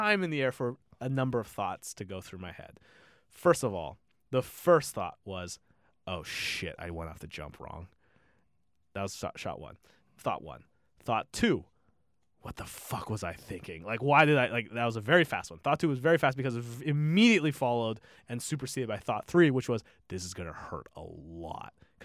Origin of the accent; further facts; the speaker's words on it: Seattle, Washington, United States; I grew up in Seattle, which means luckily what is considered like an okay, like Snoqualmie Pass was like the okay, crappy like snow place, is better than anything on the East Coast.